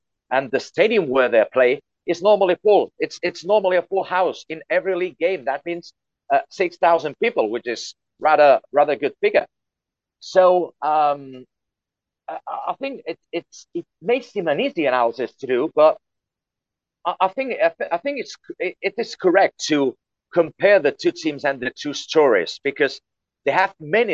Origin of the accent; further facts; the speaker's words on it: Spain; because this is not a nation of strong people. We are not Germans, we are not English, we are not Swede, we are not Norwegian. We are people that are not strong physically.